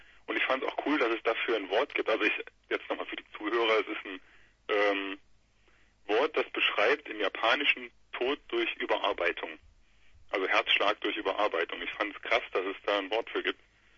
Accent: Trier, Rhineland-Palatinate, Germany; now in Göttingen, Germany; Genau, wir kommen alle aus Trier.

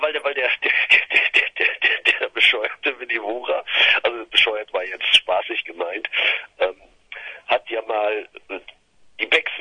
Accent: Cologne, North Rhine-Westphalia, Germany; ich bin ja Kölner.

